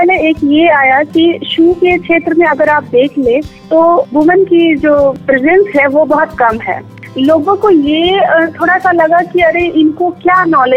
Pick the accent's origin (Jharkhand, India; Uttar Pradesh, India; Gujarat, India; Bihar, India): Bihar, India; Patna; और मैं पटना बिहार से हूँ